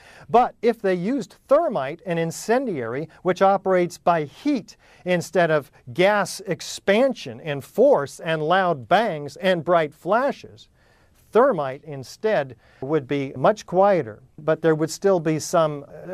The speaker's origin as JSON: {"language": "English", "country": "United States", "said": "As an American, I am deeply disturbed about the state of affairs"}